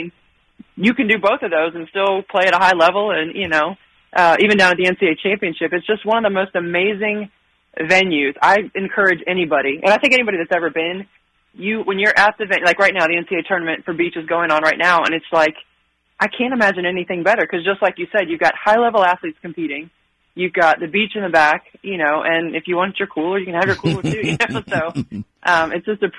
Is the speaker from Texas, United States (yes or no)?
no; Florida, United States; Yeah, well, I'm born and raised in South Florida.